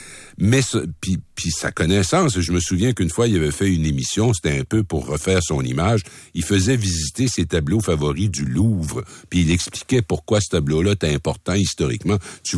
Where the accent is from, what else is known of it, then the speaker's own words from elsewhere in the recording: Rimouski, Quebec, Canada; Si je pars puis je m'en vais dans mon patelin natal de Rimouski